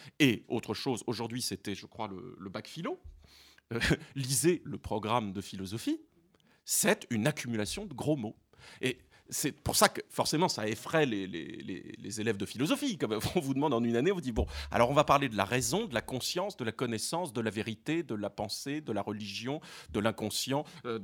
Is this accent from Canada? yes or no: no; France; born there; moi, je suis né en France, de parents français, comme tout le monde.